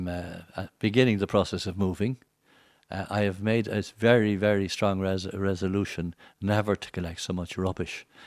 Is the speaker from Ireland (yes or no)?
yes; Dublin, Leinster, Ireland; born there; I was born in Dublin. I was probably conceived in Derry, because I have a Northern Ireland wartime identity card issued a week after I was born, with a residence in Northern Ireland.